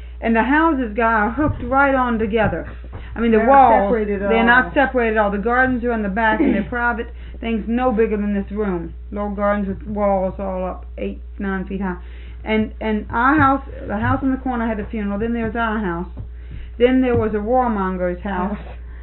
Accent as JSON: {"language": "English", "country": "United States", "said": "You know, because they knew I was from the States."}